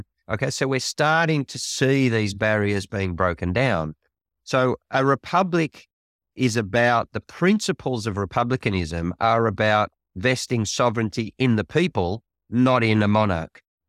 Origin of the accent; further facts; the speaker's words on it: Australia; But when that happens, I, as an Australian, I'm deeply proud.